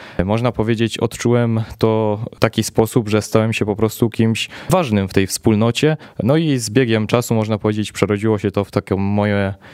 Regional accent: Ostrów Wielkopolski, Greater Poland Voivodeship, Poland; Tak jest, pochodzę z samego Ostrowa, tam się urodziłem i od najmłodszych lat tam się wychowywałem.

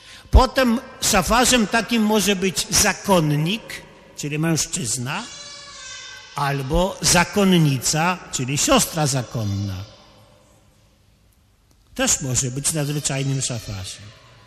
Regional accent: Lublin Voivodeship, Poland; I w naszej diecezji lubelskiej, bo ja pochodzę z diecezji lubelskiej

